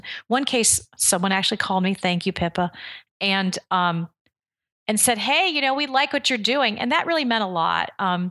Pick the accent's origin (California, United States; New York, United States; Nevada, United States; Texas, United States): New York, United States; Long Island; Maybe it's because I'm from Long Island, and I appreciate that tri-state area honesty.